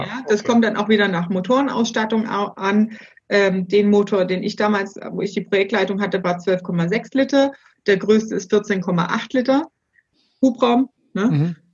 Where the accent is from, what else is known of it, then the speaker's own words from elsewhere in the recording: Erfurt, Thuringia, Germany; born there; Gebürtig komme ich aus Erfurt.